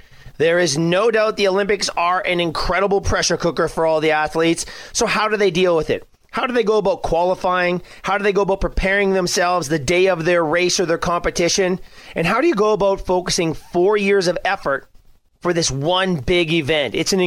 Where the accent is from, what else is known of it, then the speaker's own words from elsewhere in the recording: Canada; And of course, me being Canadian